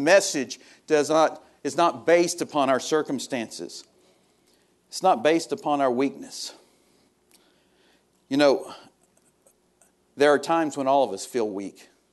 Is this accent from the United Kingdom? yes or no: no; Texas, United States; But I was born and raised in North Texas.